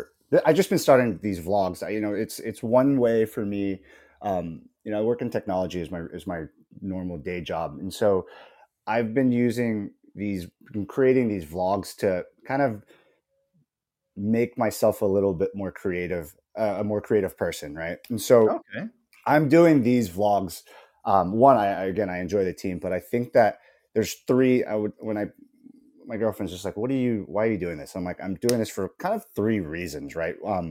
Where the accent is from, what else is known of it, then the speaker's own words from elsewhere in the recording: United States; I've been following Werder for two or so years now, and there's still stuff to me as an American that just doesn't make any sense.